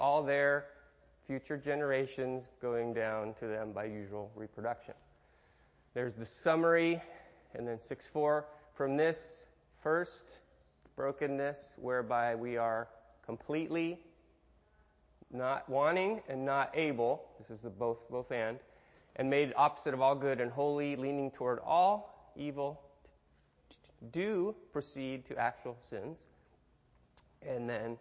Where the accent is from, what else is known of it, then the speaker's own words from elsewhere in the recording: Detroit, Michigan, United States; The Attica prison riot, my hometown, Detroit, September 9th.